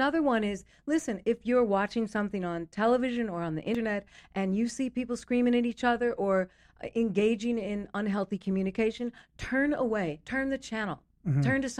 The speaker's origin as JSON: {"language": "English", "town": "Minneapolis", "region": "Minnesota", "country": "United States", "said": "I'm from Minneapolis originally."}